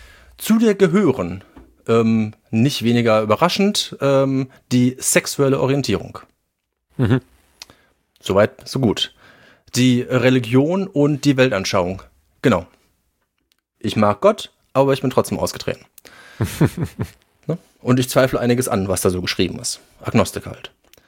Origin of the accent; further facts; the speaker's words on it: Gelsenkirchen, North Rhine-Westphalia, Germany; ich komme aus Gelsenkirchen Bismarck